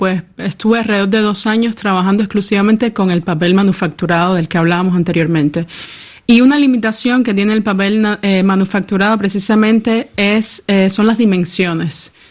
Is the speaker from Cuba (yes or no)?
yes; Havana, Cuba; fibras que pudiera conseguir en La Habana, que es de donde soy, donde vivo.